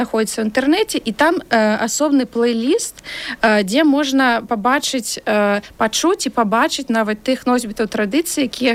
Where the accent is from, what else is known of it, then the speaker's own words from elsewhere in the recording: Minsk Region, Belarus; also born or lived in Maladzyechna; Родам я з Вілейскага раёна, вось бацькі мае, але такі працяглы час жыла ў Маладзечна.